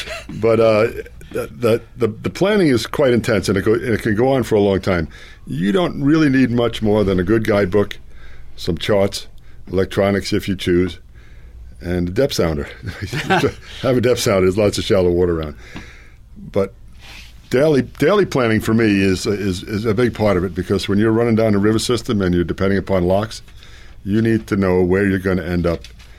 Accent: East Coast, United States; Well, I grew up on the East Coast, so I've been boating in salt water, and I really enjoy salt water, and it's very hard to find that around here.

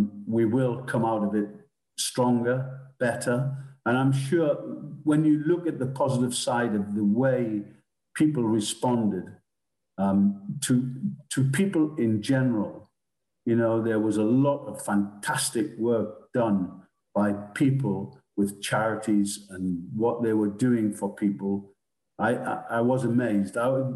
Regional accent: South Shields, North East England, United Kingdom; I lived in South Shields. I was brought up in South Shields. And it doesn't get many hot days.

